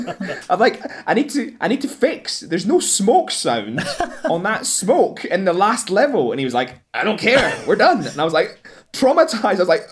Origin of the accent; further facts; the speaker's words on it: Scotland, United Kingdom; I'm Scottish and shouty as it stands